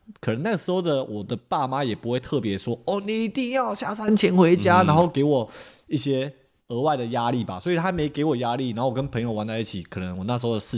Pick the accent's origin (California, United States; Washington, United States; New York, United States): California, United States; Temple City; 我觉得我是在南加长大的，然后在 LA 的 Temple City